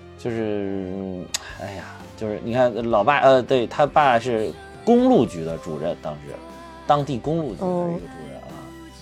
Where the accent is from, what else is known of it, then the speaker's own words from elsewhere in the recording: Zhengzhou, Henan, China; 然后当时那个在我们郑州那边